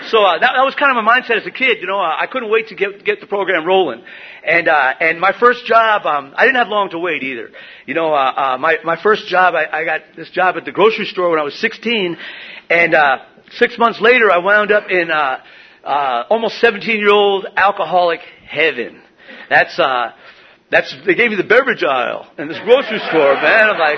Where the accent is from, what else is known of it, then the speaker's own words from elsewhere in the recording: New York, United States; I grew up back in New York on the North Shore of Long Island, about 60 miles outside New York City, and it was a small town, you know.